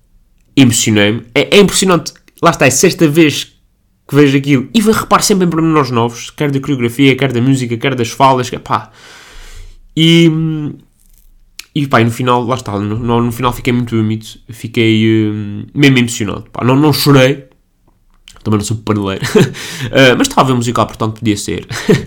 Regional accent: Azores, Portugal; eu vim do Portugal, dos Açores, para ver esta merda.

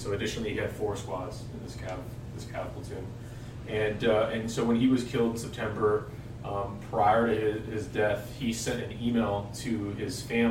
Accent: Los Angeles, California, United States; I'm from Los Angeles, California.

